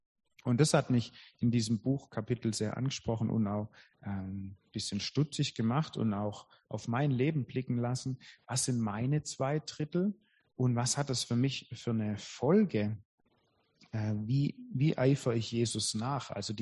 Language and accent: German; Weingarten, Baden-Württemberg, Germany; Und das war ein Weingarten, wo ich aufgewachsen bin.